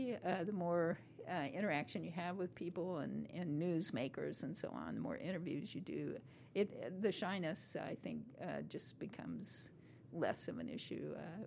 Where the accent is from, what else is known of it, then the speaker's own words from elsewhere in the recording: Kansas, United States; Well, I came from Kansas